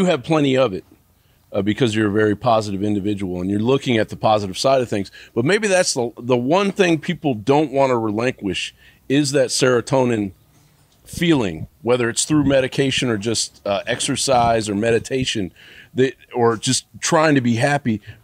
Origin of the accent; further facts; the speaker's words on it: Kentucky, United States; I was raised in Kentucky, so, like, everybody believes in God.